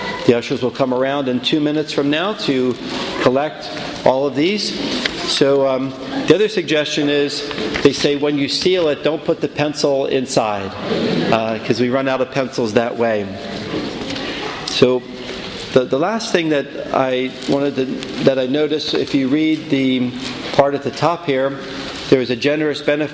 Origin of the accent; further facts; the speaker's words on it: Philadelphia, Pennsylvania, United States; I'm from Philadelphia, where sadly many churches and schools have closed down over the years